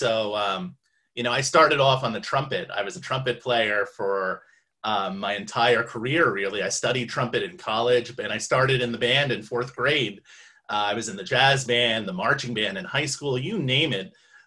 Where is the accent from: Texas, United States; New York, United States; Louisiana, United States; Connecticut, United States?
New York, United States; Manhasset; I grew up in New York, so it was a town, Manhasset, New York. It was about 30 minutes from New York City